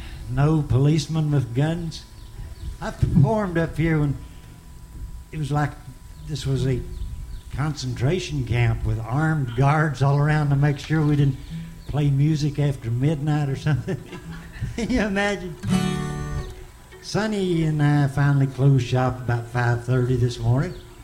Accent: Cherokee, North Carolina, United States; born there; And I was born in Cherokee, North Carolina. Through no fault of my own.

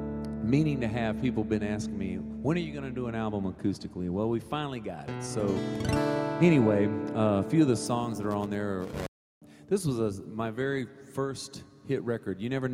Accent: Quincy, Florida, United States; I was born and raised in Quincy, Florida, which is not too far from here. So I'm a native

